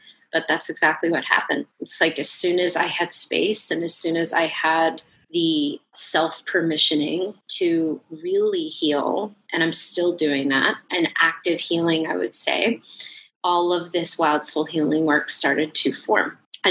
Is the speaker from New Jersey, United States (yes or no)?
yes; New Jersey, United States; born there; I was born in New Jersey and descend from folks who came from Scotland and Ireland and all over Italy, including Lake Garda and Sicily.